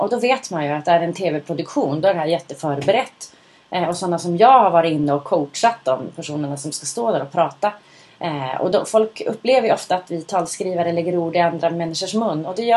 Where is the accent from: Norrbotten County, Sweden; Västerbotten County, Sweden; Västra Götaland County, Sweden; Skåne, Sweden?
Västerbotten County, Sweden; Skellefteå; För jag märker att så fort jag spelar in min röst då kommer min dialekt tillbaka. Och jag är då från Stan.